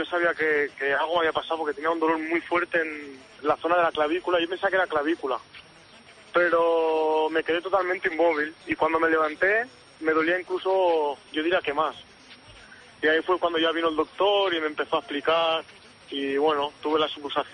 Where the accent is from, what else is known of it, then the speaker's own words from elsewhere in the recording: Girona, Catalonia, Spain; Yo de Girona soy.